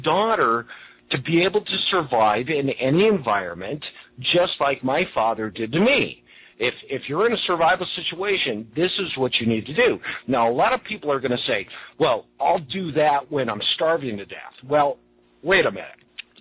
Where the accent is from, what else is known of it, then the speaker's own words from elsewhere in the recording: Pacific Northwest, United States; I came from the Pacific Northwest, where I was trained in the woods, and of course, in Washington State, for instance, there's a lot of water.